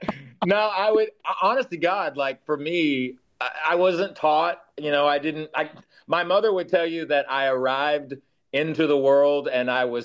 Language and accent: English; the South, United States; You know, we were all born and raised in the South.